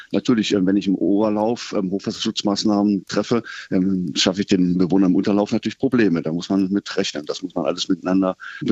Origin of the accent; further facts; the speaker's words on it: Harz, Germany; Ich komme ja aus dem Mittelgebirgsregion, aus dem Harz.